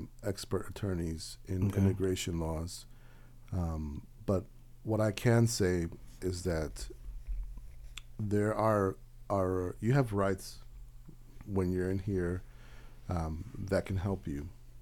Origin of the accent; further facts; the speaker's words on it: Norwalk, United States; I remember our home in Norwalk, growing up on Ely Avenue, it was a home where many of not only our family members came to for the first time